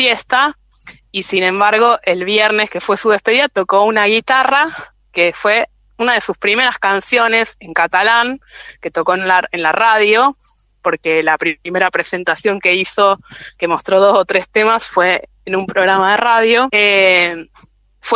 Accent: Rosario, Santa Fe, Argentina; Quería ir a Rosario, quería recorrer, yo soy rosarina

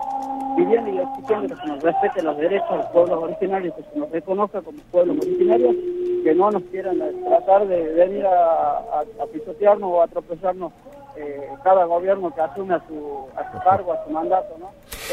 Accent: Jujuy, Argentina; Somos el pueblo jujeño que estamos peleando y estamos luchando contra el gobierno dictador.

